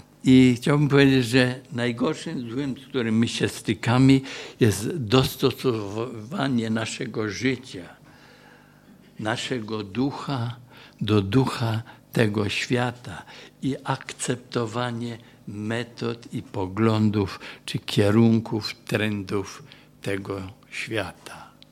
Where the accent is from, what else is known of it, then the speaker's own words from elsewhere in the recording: Cieszyn, Silesian Voivodeship, Poland; ja jestem akurat z Cieszyna, to miasto podzielone jest przez granicę